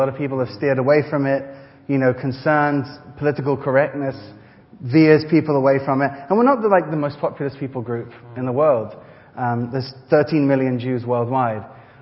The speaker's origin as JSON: {"language": "English", "town": "Brighton", "region": "South East England", "country": "United Kingdom", "tie": "born or raised there", "also_born_or_lived": "Israel / Paris, France", "said": "I'm a confused background, because you see, my dad's Scottish, and my mother's Moroccan. I was born in Israel, I was raised in Paris, and in the United Kingdom, in Brighton, actually."}